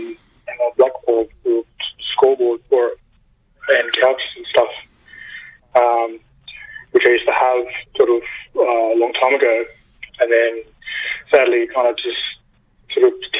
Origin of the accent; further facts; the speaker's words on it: Santa Teresa, Northern Territory, Australia; Yeah, well, I'm from Newport, a Santa Teresa community here in the Northern Territory, about 70-80k southeast from Alice Springs.